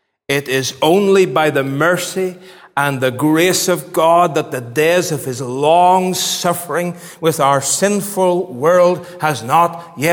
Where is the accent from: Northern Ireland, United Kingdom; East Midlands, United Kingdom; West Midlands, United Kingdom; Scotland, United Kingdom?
Northern Ireland, United Kingdom; I was brought up in County Fermanagh. And I learned this in County Fermanagh.